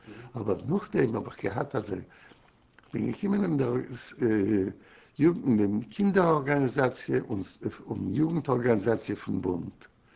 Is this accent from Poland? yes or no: yes; Warsaw, Masovian Voivodeship, Poland; born there; German is a second language; Nein, geboren bin ich in Warsche. Geboren bin ich in Warsche, bin geboren in der historischen Date, dem 11. November 1918.